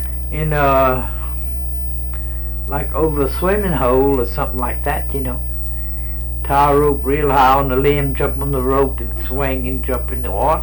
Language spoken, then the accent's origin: English; Louisiana, United States; Plus, for me, I say I'm a Cajun, and I don't want to give a rip.